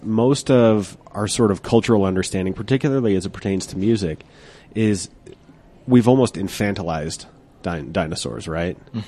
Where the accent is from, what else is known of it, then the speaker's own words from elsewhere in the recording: Applewood, Colorado, United States; I grew up in Applewood, and then I moved up to Genesee.